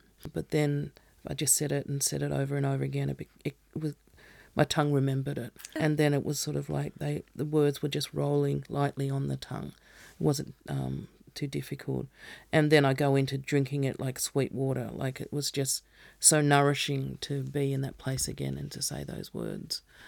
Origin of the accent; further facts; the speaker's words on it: Blue Mountains, New South Wales, Australia; I grew up in the Blue Mountains.